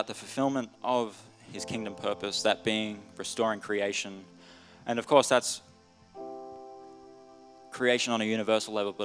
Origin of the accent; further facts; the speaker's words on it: Brisbane, Queensland, Australia; moved away; I'm from Brisbane originally, so all my family is in Brisbane. And so I felt God call me to move away